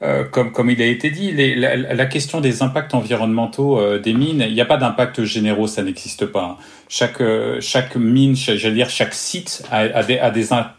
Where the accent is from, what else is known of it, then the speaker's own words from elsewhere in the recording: France; en tant que Français, en tant qu'Européen